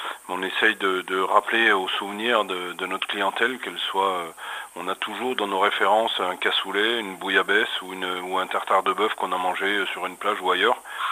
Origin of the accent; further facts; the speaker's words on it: Bourgogne-Franche-Comté, France; je suis originaire du Jura, d'un petit village de 450 à 500 habitants.